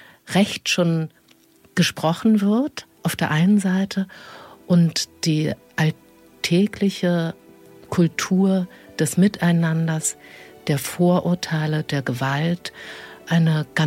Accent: Berlin, Germany; born there; ich bin 1970 in Ost-Berlin geboren

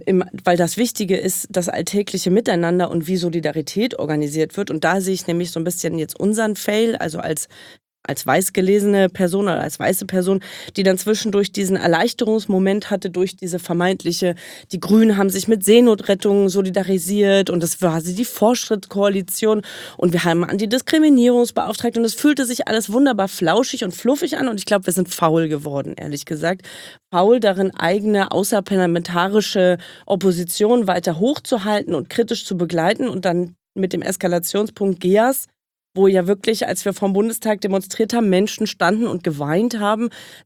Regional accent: Brandenburg, Germany; ich komme ja ursprünglich aus Brandenburg

